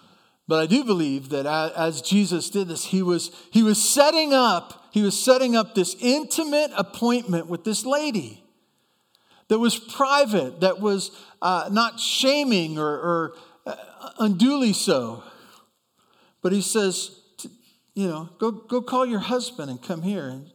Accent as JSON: {"language": "English", "town": "Santa Barbara", "region": "California", "country": "United States", "tie": "born or raised there", "said": "But I grew up in Santa Barbara, and at the time we lived on a small avocado orchard, and we had to have a well."}